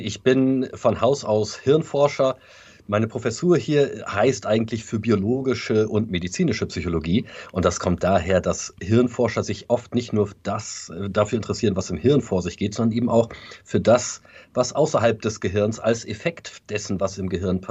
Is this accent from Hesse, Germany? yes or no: no; Bremen, Germany; ich bin auch in Bremen zur Schule gegangen, habe dort das Abitur gemacht am Gymnasium an der Kurt-Schumacher-Allee. Habe also einen Großteil meiner Jugend in Bremen verbracht